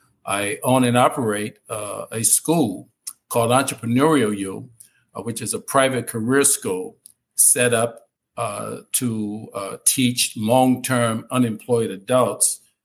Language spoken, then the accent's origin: English; Chicago, Illinois, United States; now in New Jersey, United States; Well, I'm actually from Chicago, but I presently reside in New Jersey. I've been in New Jersey now for 41 years.